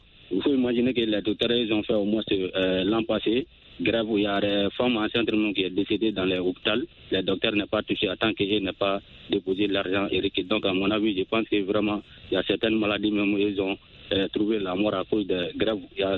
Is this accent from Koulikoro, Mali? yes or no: yes; Soninkéni, Koulikoro, Mali; Oui, effectivement, dans mon village natal.